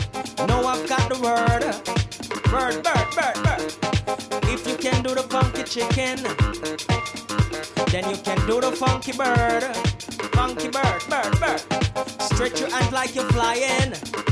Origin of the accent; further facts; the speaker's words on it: Mexico; Pero en México somos como, es un poco absurdo, pero somos muy mexicanos, ¿no?